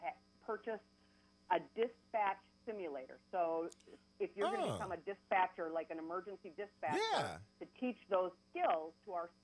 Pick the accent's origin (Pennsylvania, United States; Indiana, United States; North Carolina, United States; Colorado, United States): Indiana, United States; Indianapolis; now in Washington, United States; I grew up in Indianapolis. I happen to live in Washington, but I want to see what's happening in Wayne Township, my old school Chapel Glen.